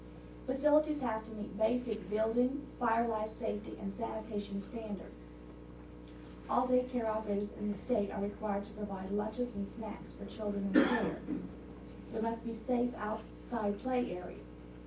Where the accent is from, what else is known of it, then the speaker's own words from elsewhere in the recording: Anchorage, Alaska, United States; I'm from Anchorage.